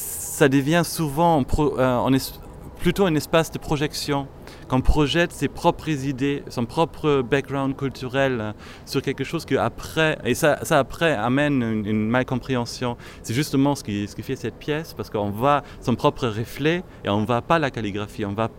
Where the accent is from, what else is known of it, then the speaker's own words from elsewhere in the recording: Berlin, Germany; also born or lived in London; now in Paris, France; Nous nous sommes installés à Paris il y a, nous personnellement, ça fait 5 ans maintenant. Moi, je suis d'origine de Berlin. J'ai passé 7 ans à Londres.